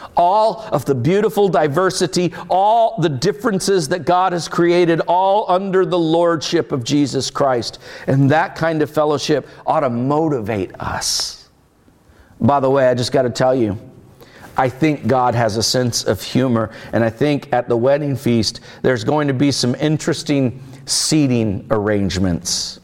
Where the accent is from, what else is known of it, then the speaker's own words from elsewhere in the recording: United States; Some people don't love me because I'm an American. Some people don't love me because I am a Christian.